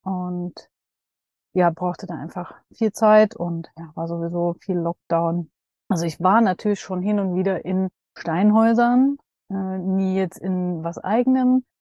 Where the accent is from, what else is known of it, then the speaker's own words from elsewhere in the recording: Dresden, Saxony, Germany; Ich habe ab morgen ein WG-Zimmer in meiner Heimat in Dresden.